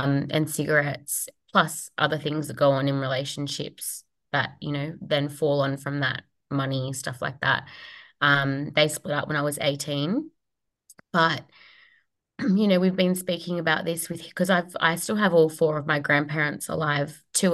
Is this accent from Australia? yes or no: yes; Sydney, New South Wales, Australia; I'm from Sydney in Australia. I'm just turned 31